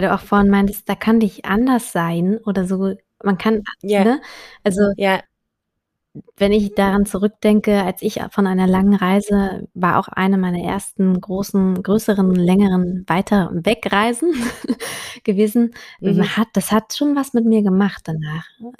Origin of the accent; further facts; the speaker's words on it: Berlin, Germany; ich komme aus Berlin